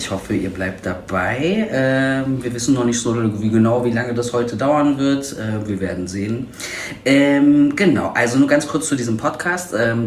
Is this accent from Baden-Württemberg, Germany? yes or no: no; North Rhine-Westphalia, Germany; wir sind beide nicht aus Berlin wirklich, wir sind beide aus Nordrhein-Westfalen eigentlich.